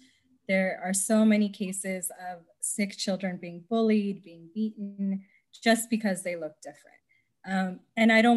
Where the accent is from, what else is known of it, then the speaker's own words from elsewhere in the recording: California, United States; born there; I was born in California.